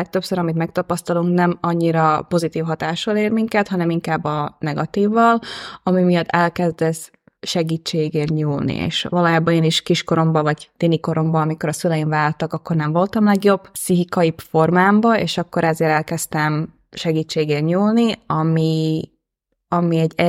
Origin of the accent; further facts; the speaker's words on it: Slovakia; Mivel, hogy Szlovákiából származok, és mivel, hogy a határon élek, akkor így beszélem kiskorom óta a magyart meg a szlovákot is, és valójában ott élek mai napig.